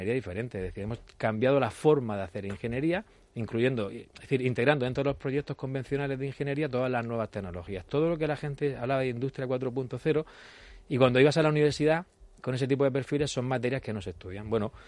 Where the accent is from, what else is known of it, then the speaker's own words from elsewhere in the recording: Cartagena, Region of Murcia, Spain; accent: Murcian; mi acento se nota que soy de Cartagena, de Murcia, no, eso no lo puedo cambiar. Y estoy orgulloso completamente de esa parte.